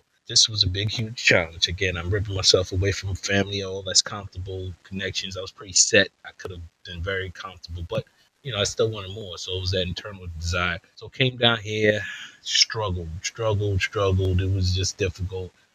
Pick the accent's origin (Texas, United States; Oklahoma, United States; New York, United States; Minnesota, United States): New York, United States; Brooklyn; I'll start from where I was born. Brooklynite, born and raised in New York.